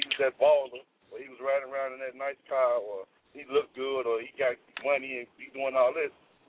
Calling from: Rock Island, Illinois, United States; I'm calling from Rock Island right now.

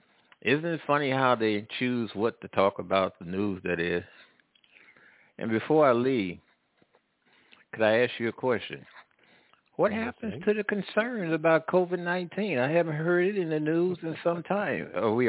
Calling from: Midwest, United States; I'm calling from the Midwest, but now I'm in my winter home down south.

